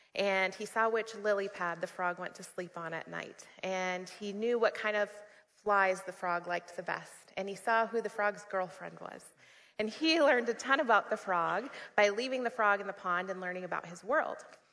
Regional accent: United States; I moved to Colorado. I'm from the States, and I worked at a place called Focus on the Family.

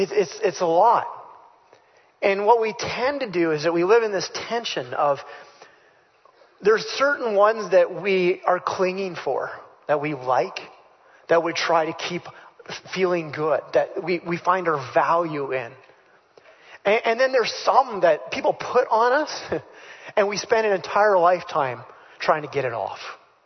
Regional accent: Canada; I try to call myself a Jesus follower now. Try to eliminate Christian if I can. I'm Canadian.

